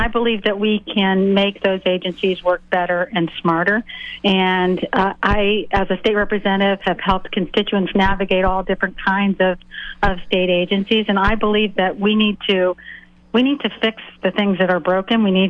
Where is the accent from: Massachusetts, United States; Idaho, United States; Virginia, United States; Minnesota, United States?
Massachusetts, United States; Lakeville; My hometown is Lakeville, and I have spent time in the South Coast, but I have a sister who lives on the North Shore.